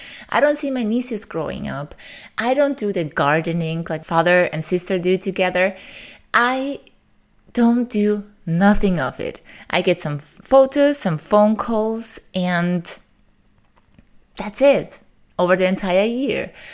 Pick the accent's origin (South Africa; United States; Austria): Austria; also born or lived in Serbia; although I was born in Serbia, my parents immigrated very, very early, shortly before the war in Yugoslavia started. So I don't have much memories of Serbia, except that I loved going there for summers. So I consider Austria my home.